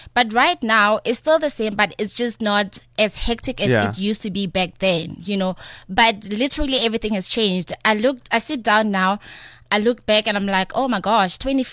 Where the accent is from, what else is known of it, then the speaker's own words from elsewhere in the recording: Odendaalsrus, Free State, South Africa; I was born and raised in Free State, in a very small town in Free State called Odendaals Vrees.